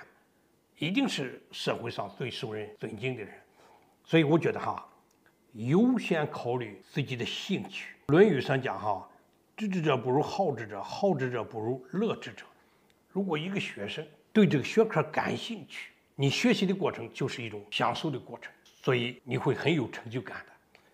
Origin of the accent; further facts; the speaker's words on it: Shandong, China; 就像我山东人对山东的情况相对就比较了解